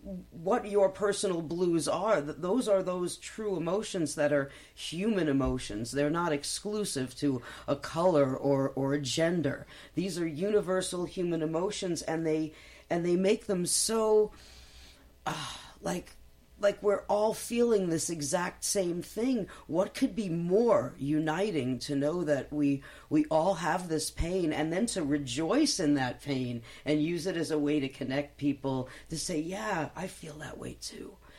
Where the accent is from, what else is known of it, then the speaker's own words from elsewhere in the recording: New York City, New York, United States; I was raised in Brooklyn and New York City like my whole life.